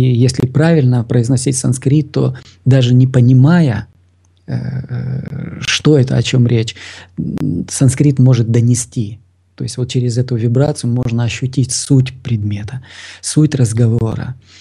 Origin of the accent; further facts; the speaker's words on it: Ukraine; ну вот я с Украины, да, там украинский борщ, к примеру